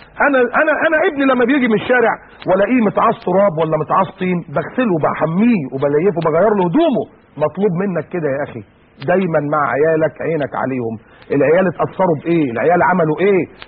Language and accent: Arabic; Egypt; انا اصلا من اسكندرية من القاهرة يعني جمهورية مصر العربية